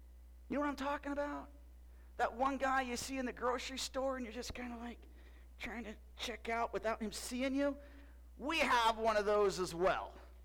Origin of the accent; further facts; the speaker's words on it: Galilee, Northern District, Israel; I'm from Galilee, and I have a great story to tell you today.